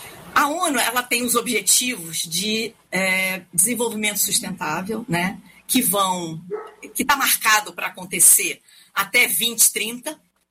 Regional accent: Rio de Janeiro, Brazil; Eu venho do Rio também, então tem essa questão da segurança, né

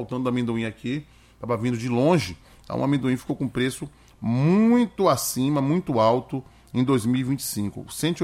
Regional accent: Bahia, Brazil; nós que somos do Nordeste e na Bahia temos o São João mais forte do Nordeste

